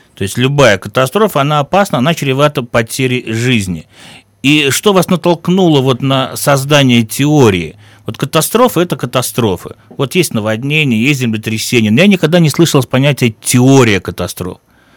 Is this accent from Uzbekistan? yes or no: yes; Tashkent, Uzbekistan; Вот я, например, из Ташкента, мне было 7 лет, когда в Ташкенте случилось землетрясение.